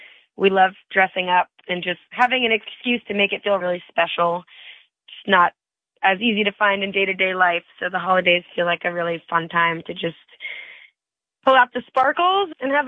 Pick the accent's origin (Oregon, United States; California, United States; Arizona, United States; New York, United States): New York, United States; Cochecton Center; We spent all of our Christmases growing up in Coshocton Center, right next to Narrowsburg.